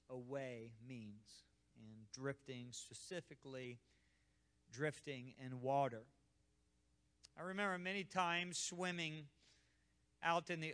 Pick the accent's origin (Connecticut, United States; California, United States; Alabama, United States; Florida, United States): Florida, United States; Miami; started swimming before the age of 2, and that's just how it was growing up in Miami, Florida.